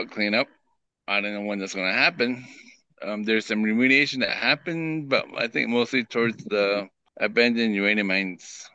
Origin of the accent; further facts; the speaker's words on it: Monument Valley, Utah, United States; My background is I grew up in Monument Valley, Ojibwe.